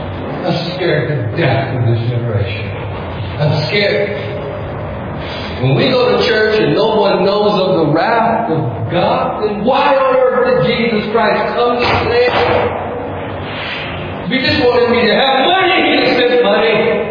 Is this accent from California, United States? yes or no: yes; California, United States; Why would I come here from California if my life is about me?